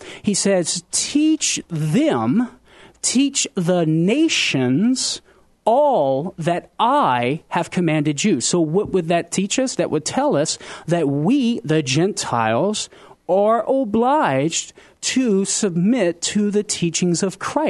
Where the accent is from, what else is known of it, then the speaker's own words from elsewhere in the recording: Louisiana, United States; because I am a Cajun from Louisiana.